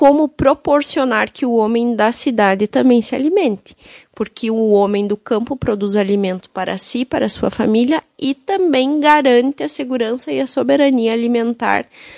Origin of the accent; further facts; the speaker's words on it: Fontoura Xavier, Rio Grande do Sul, Brazil; Bom, eu, como sou da região aqui de Soledade, sou natural de Fontoura Xavier, onde resido com a minha família.